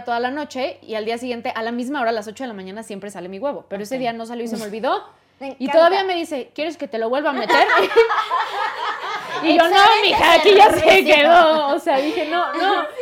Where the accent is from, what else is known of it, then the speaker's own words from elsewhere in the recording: Colombia; Soy de Colombia y a mis 20 años fui a hacerme mi primer citología.